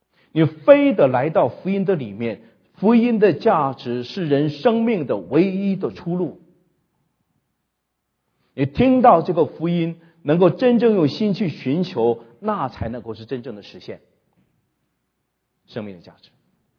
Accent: China; 上帝救人，我们中国人是上帝所造的

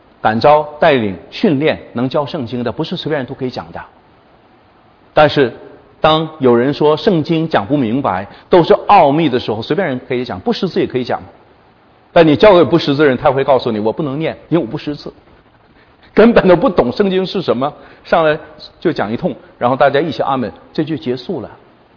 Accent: China; now in Canada; 只有我一个中国人

